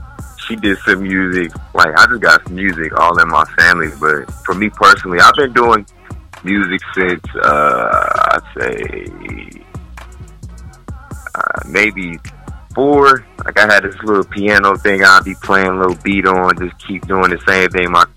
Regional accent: South Carolina, United States; now in Columbus, United States; I grew up actually down south in South Carolina for about 8 years, but I was born here though in Columbus. So like my whole aura and energy is all Columbus, just Midwest.

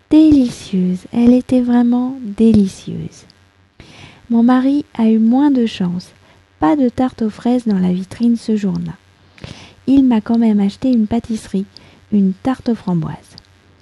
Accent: France; je suis française, j'habite près de Paris

